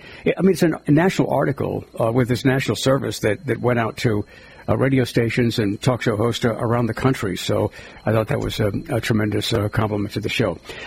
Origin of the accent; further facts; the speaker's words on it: United States; And I'm an American.